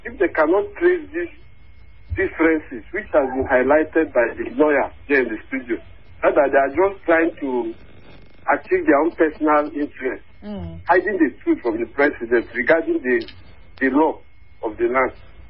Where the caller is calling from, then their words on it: Nassau, New Providence, Bahamas; I'm reaching you from Nassau.